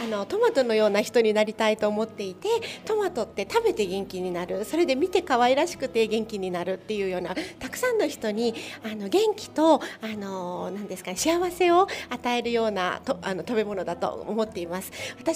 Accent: Okinawa, Japan; 私が沖縄出身ということで

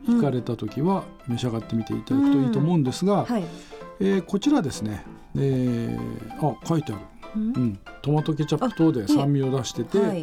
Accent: Yamagata, Japan; これ自分の田舎 山形県の最上地方なんで、最上って聞くとついね

